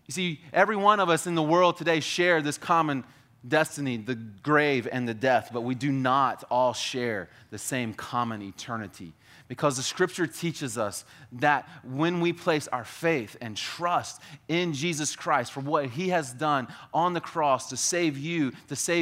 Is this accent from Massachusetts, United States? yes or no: no; Florida, United States; also born or lived in Canada; I grew up here in Florida, we didn't have snow.